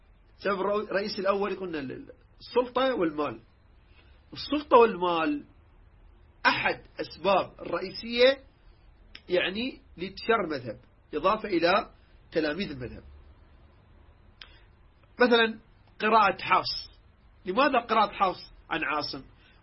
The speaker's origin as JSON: {"language": "Arabic", "country": "Iraq"}